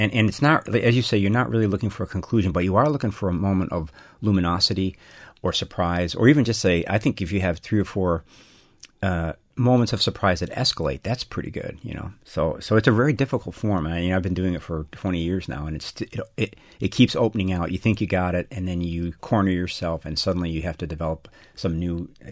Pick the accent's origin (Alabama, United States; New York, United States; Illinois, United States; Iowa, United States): Illinois, United States; Chicago; I was from Chicago